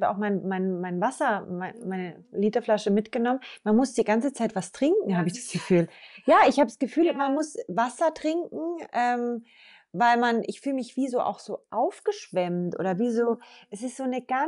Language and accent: German; Munich, Bavaria, Germany; wenn wir beide als Münchner Kindl, wenn wir dann in irgendein Zelt gehen